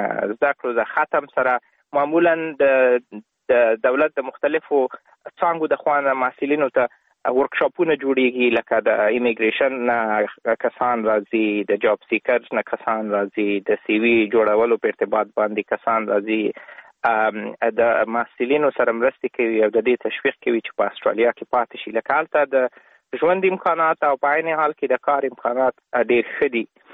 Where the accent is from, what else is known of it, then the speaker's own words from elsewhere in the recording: Baraki Barak, Logar, Afghanistan; born there; لکه څنګه چې تاسو نوم واخیسته. زه په افغانستان کې د لوګر ولایت د برکی برک په ولسوالۍ کې په یوه کلیواله منطقه کې زیږیدلی یم. تقریبا د ژوند اولنی نه کلونه مې په کلي کې تیر کړي دي